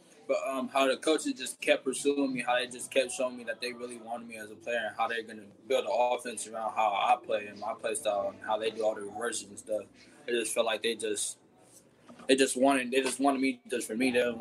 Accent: Fresno, California, United States; I grew up in Fresno. It was pretty good. I played for a good Pop Warner team.

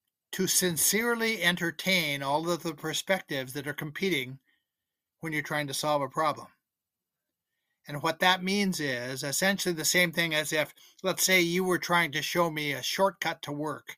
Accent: Salem, Oregon, United States; I grew up in Salem, Oregon.

